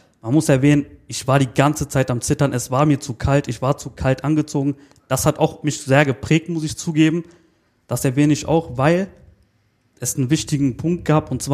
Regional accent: Moers, North Rhine-Westphalia, Germany; also born or lived in near Düsseldorf; ich komme ja aus Moers, bin in Moers geboren, dann in der 6. Klasse irgendwann Nähe Düsseldorf gezogen.

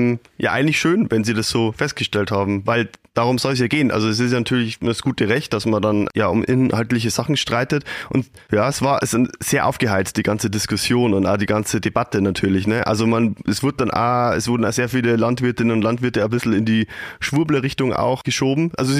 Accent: Bavaria, Germany; dass es bei uns in Oberpfalz eigentlich nicht so war

